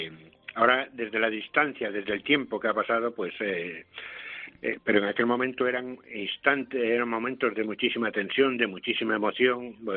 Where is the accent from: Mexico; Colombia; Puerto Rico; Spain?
Spain; como español, como guardia civil